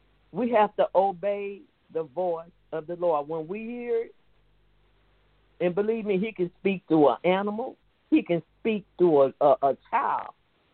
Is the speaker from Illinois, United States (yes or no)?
yes; East St. Louis, Illinois, United States; So I'm going to be down, because I'm from East St. Louis.